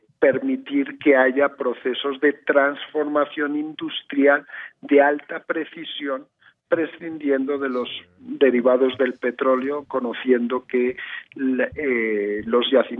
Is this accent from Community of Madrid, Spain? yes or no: no; Barcelona, Catalonia, Spain; now in Colombia; Yo soy de Barcelona.